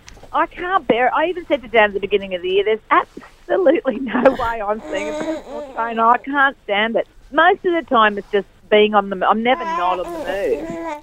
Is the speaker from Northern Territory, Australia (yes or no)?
no; Gosford, New South Wales, Australia; Like, I keep a particularly Gosford life. I grew up in Gosford.